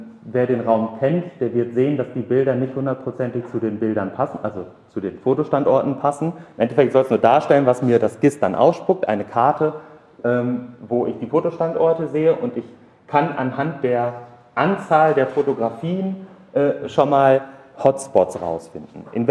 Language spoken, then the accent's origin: German; North Rhine-Westphalia, Germany; ich bin im Kreis Lippe groß geworden